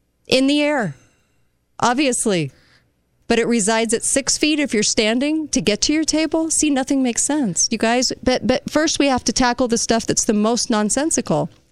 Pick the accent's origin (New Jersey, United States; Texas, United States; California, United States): California, United States; now in Utah, United States; I came from California, and I moved to the state of Utah.